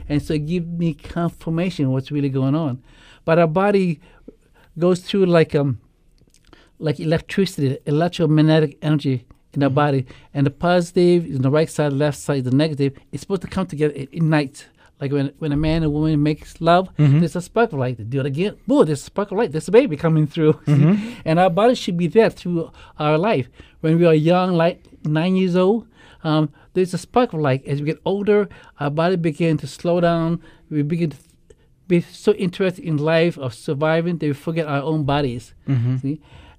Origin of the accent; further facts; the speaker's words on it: Hawaii, United States; This is my path, but I love to cook. I'm from Hawaii, you know.